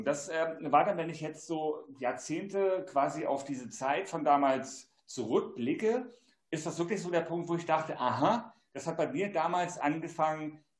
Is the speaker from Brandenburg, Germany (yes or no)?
no; Rostock, Mecklenburg-Vorpommern, Germany; ich bin ja auch ein Klippenkotzer, wie man immer so schön sagt. Ich bin in Rostock aufgewachsen.